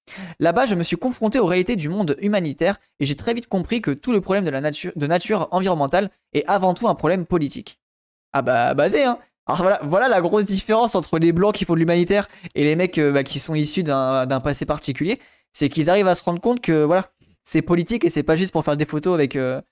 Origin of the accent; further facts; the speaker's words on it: Martinique; moved away as an adult; J'ai grandi en Martinique où j'ai passé les 18 premières années de ma vie.